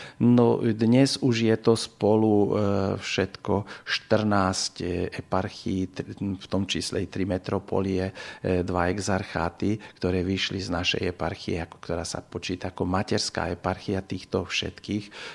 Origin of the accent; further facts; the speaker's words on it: Zakarpattia Oblast, Ukraine; U nás na našom území, my sme jediné územie z Ukrajiny, kde sa spieva to, čo na Slovensku je tá hymna